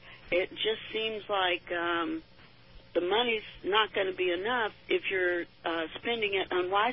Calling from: St. Petersburg, Florida, United States; Hi, good morning. … from St. Pete.

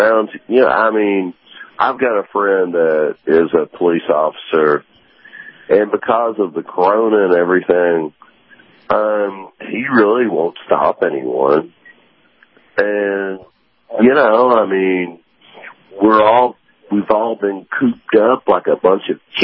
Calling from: Kentucky, United States; from Kentucky.

